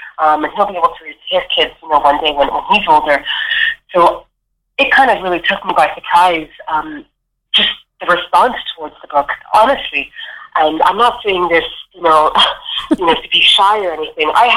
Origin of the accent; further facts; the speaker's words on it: Montreal, Quebec, Canada; moved away as an adult; now in Dublin, Ireland; I'm originally from Montreal, Quebec in Canada. So that's on the East Coast. I moved to Ireland 6 years ago.